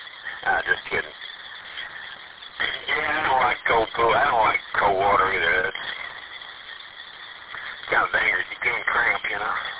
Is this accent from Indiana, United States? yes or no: yes; Indiana, United States; we only lived like 8 miles when I was growing up from Indiana's largest lake. I mean, not including Lake Michigan, but the Monroe Reservoir. Just to my north here.